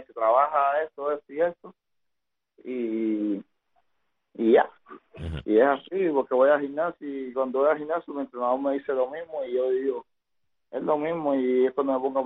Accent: Cuba; a mi pueblo cubano

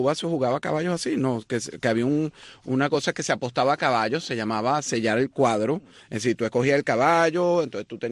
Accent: Venezuela; música española en Venezuela

